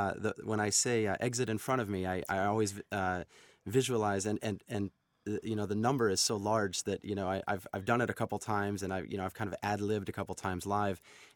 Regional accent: Columbus, Ohio, United States; so I certainly have the opportunity to mention I'm from Columbus.

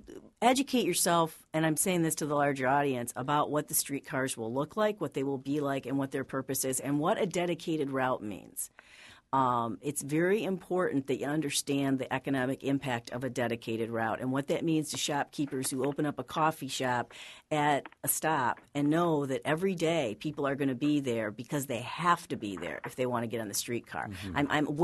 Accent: Grand Rapids, Michigan, United States; accent: Chicago; I'm from Michigan. I'm actually from Grand Rapids, so everyone's always told me I have a Chicago accent

